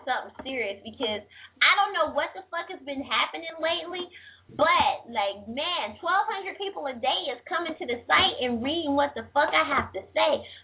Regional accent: the South, United States; Come on, I'm from the South. I know my way around the kitchen.

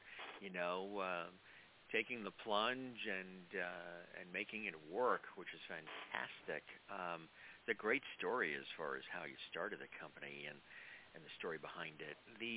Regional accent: Long Island, New York, United States; and we grew up on Long Island, so we always went into Shea Stadium.

